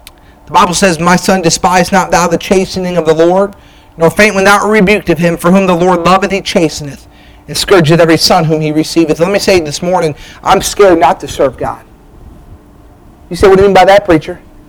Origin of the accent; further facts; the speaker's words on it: New Hampshire, United States; But I grew up in New Hampshire. I lived on Captain Clark Highway.